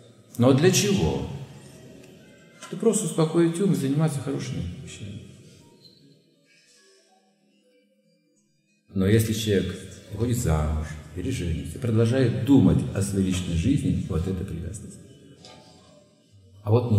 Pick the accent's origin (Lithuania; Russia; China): Russia; мы закаленные, мы из России, мы можем зиму выносить тут